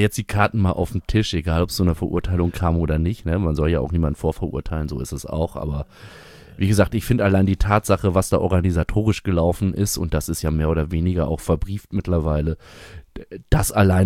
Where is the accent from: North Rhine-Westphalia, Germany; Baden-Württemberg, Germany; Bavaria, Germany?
North Rhine-Westphalia, Germany; Bünde; ich komme aus Bünde, das ist so ein paar Kilometer von Bielefeld entfernt